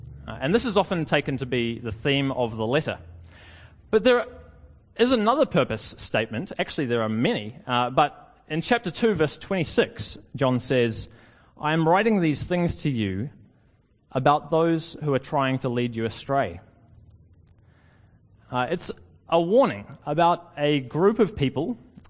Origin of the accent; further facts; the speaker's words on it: New Zealand; now in Australia; It's been a good few years to be a New Zealander living in Australia, that's for sure.